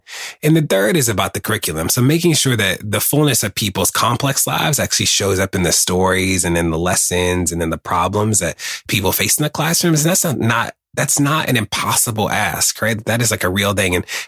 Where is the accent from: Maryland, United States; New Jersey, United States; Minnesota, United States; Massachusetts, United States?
Maryland, United States; Baltimore; I remember being a gay Black kid growing up in Baltimore, and it was hard